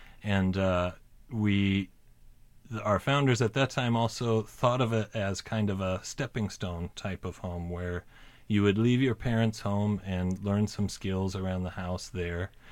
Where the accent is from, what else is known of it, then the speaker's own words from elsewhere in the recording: Nebraska, United States; moved away as an adult; now in Minneapolis, United States; So I moved to Minneapolis from Nebraska after I graduated college, and I was planning on being a substitute teacher of elementary school.